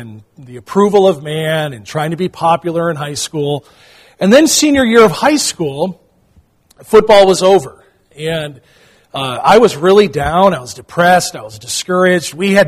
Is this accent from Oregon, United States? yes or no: no; Chicago, Illinois, United States; And growing up in Chicago, it's just in my DNA to be a fan of the Chicago Cubs.